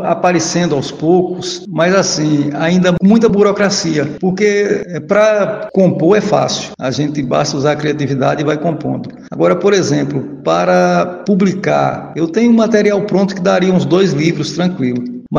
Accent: Lagoa da Roça, Brazil; Lagoa da Roça, a minha terra natal

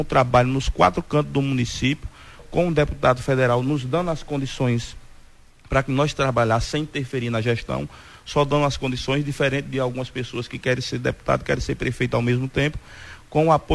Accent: Laje dos Negros, Bahia, Brazil; Em relação à Laje dos Negros, só gratidão pelo povo da minha terra, porque mais uma vez carimbou.

